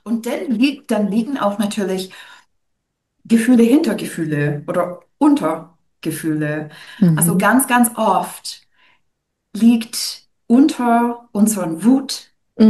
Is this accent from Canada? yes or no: yes; Canada; German is a second language; Ich bin ja natürlich nicht deutsch. Das hört man vielleicht ein bisschen. Ich komme aus Kanada.